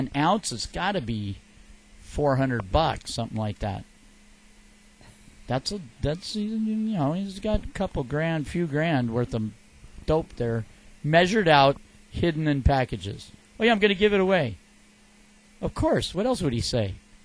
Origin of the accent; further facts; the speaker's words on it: Mesa, Arizona, United States; Ah, that's my hometown.